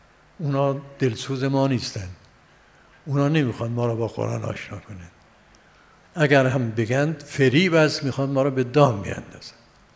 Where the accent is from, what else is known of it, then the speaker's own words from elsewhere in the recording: Yazd, Iran; من نه یزدی هستم. یزد یکی از شهرهای مذهبی ایران معروفی، یعنی دارالعباده این هست.